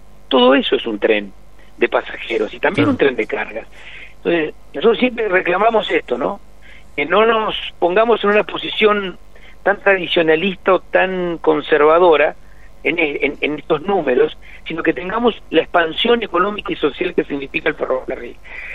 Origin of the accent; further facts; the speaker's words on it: Rosario, Santa Fe, Argentina; yo tengo 58 años. Y usted sabe, y siempre he vivido en el interior del país. Soy de Rosario.